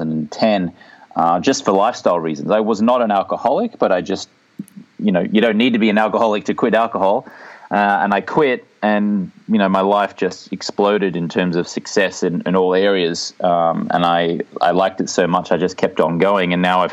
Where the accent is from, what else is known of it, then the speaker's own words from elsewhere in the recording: Australia; I grew up in the Australian culture where it's just normal that you have, you know, a drink or two each night, you have a few more on the weekends.